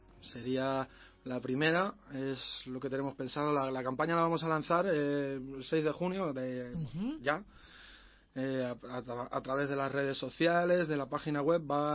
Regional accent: Badajoz, Extremadura, Spain; born there; también tenemos otra en Badajoz, que es de mi tierra, donde yo nací.

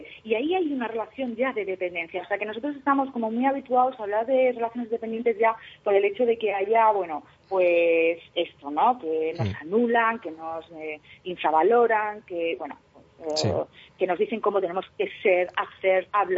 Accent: Madrid, Community of Madrid, Spain; accent: Madrid; Sí, yo tengo una historia, y es que, fijaos, es que yo soy madrileña.

